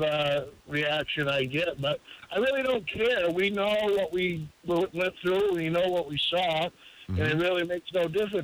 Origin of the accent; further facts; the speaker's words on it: New Hampshire, United States; I'm from New Hampshire